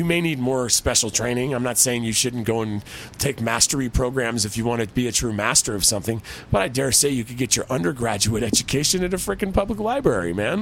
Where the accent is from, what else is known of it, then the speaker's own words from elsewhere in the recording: Portland, United States; I grew up in Portland. We all loved basketball.